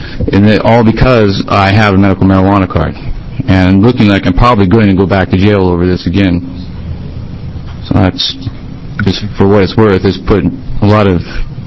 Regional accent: Salem, Oregon, United States; now in Sumter, United States; I live in Sumter, Oregon. I was born and raised here in Salem, Kaiser

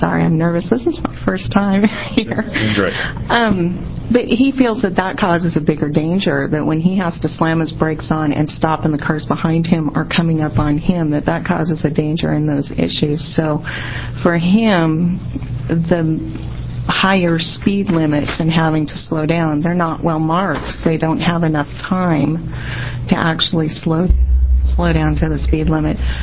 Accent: Salem, United States; I'm from Salem.

